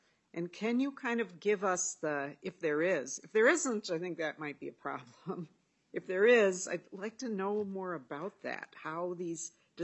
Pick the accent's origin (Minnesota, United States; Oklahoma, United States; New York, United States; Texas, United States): Minnesota, United States; Rochester; I'm from Rochester, and this project that at Rochester Community and Technical College, it's been around for a while.